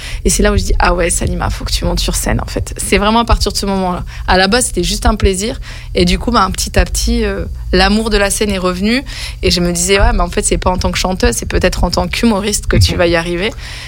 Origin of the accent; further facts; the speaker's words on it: Valence, Auvergne-Rhône-Alpes, France; born there; now in Grenoble, France; je donne mon nom de scène. Je suis grenobloise depuis plus de 20 ans, parce que je suis née à Valence, mais je suis grenobloise depuis plus de 20 ans.